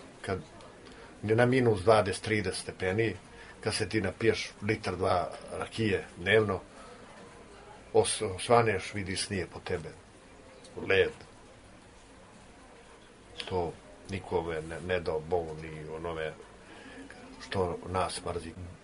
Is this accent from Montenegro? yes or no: yes; Montenegro; moved away; Kad sam došao iz Crne Gore, nije sam pio alkohol.